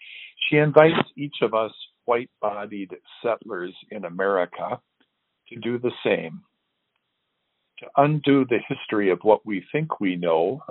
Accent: Minnesota, United States; Well, my hometown in southern Minnesota boasts proudly of its German heritage.

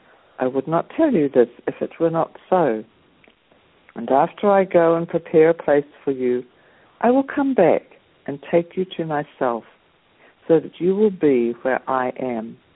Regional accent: Dunedin, Otago, New Zealand; Today, April the 22nd, 2016, is a very special, historic day for the people of Dunedin, my hometown here in New Zealand.

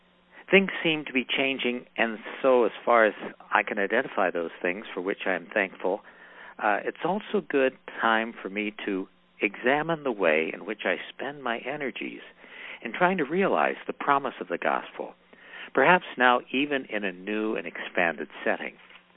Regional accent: Oakland, California, United States; As a child growing up in East Oakland in California, we had a fig tree in the backyard.

